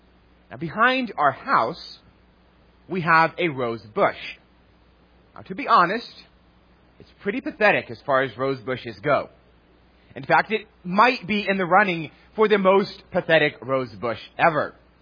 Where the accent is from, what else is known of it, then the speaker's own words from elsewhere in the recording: New York City, New York, United States; As many of you know, I grew up in Astoria, which is a neighborhood in New York City.